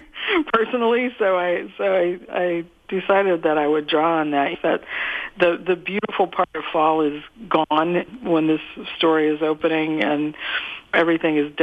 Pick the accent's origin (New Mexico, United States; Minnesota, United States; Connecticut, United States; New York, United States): Minnesota, United States; Well, I'm from Minnesota originally